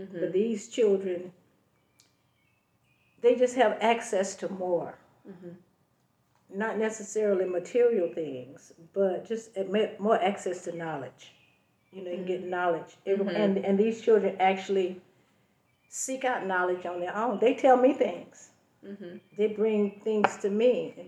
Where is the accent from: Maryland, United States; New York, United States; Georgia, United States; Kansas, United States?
Georgia, United States; Atlanta; Born and raised in Atlanta, Georgia. I grew up in Greater Homes Housing Project